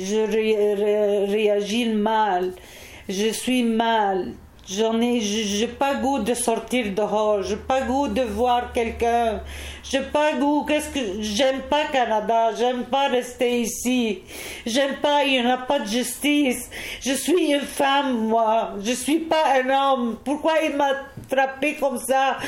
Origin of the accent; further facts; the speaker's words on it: Lebanon; peut-être je suis libanaise